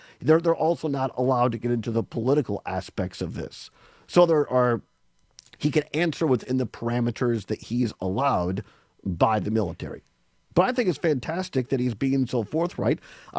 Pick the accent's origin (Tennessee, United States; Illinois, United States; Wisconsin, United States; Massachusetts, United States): Wisconsin, United States; Richland Center; many people that listen to this program know I grew up in Southwest Wisconsin, in Richland Center.